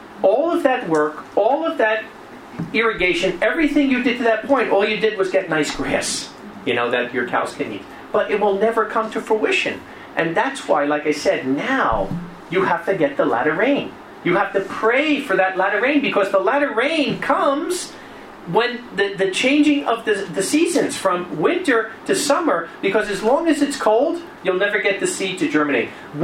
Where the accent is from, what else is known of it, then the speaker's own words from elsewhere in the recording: New Jersey, United States; now in Israel; Like, I come from New Jersey, where it rains all year round. We have four seasons.